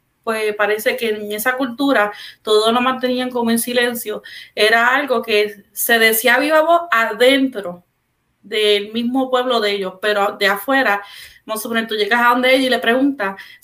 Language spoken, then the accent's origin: Spanish; Puerto Rico; en el lado acá como puertorriqueño